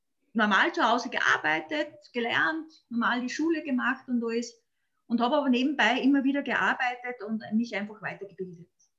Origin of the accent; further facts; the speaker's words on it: Upper Austria, Austria; Also ich komme aus Oberösterreich.